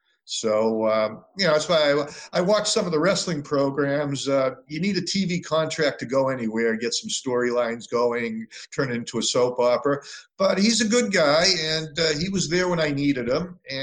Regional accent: Randolph, Massachusetts, United States; I grew up in Boston, in Randolph, Massachusetts, which is in the suburbs outside.

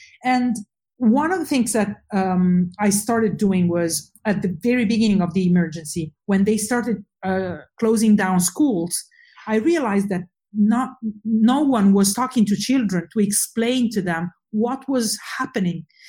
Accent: Italy; English is a second language; I'm Italian, as you probably guessed from my accent. Even though in my own head I sound very American, but I have no experience that it's not the case. But I've seen this in my home country, Italy

